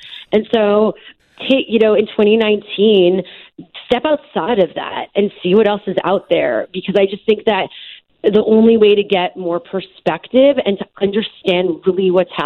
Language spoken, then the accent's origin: English; Montreal, Quebec, Canada; I grew up in Montreal, so I lived in a part of the city near downtown